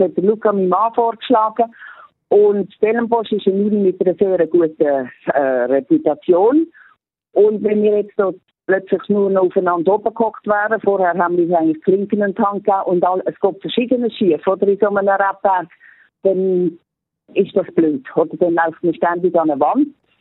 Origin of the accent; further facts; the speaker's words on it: Switzerland; Und als Schweizer hat man es ja gerne ein bisschen schön.